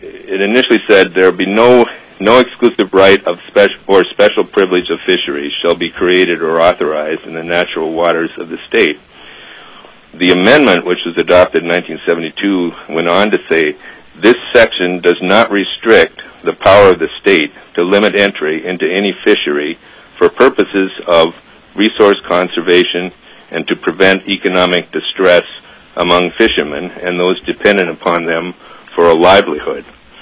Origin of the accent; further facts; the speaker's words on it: Petersburg, Alaska, United States; I grew up in Petersburg. I commercially fished out of there as a crewman for many years.